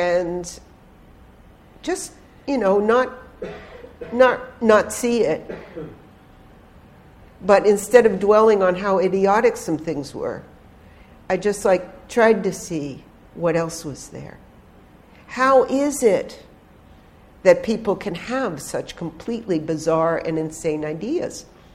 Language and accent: English; United States; as I used to say, as an American, I can go anywhere to repent, but as somebody raised Zionist, you know.